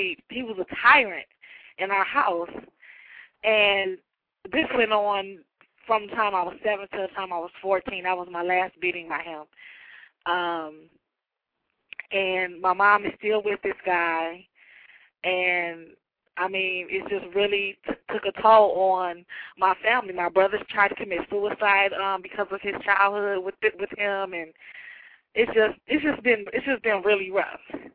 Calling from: Detroit, Michigan, United States; I'm calling from Detroit.

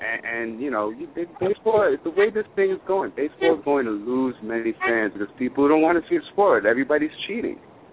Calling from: Bronx, New York, United States; calling from the Bronx.

